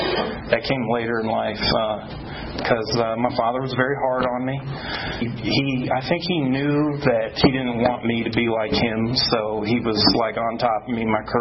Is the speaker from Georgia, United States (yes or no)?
no; Tampa, Florida, United States; where I grew up in Tampa.